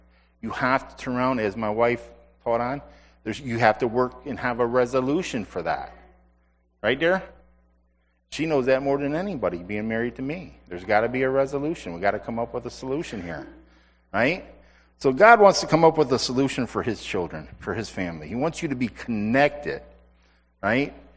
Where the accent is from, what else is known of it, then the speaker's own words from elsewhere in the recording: Ireland; Being St. Paddy's Day and being Irish, I set it up in class.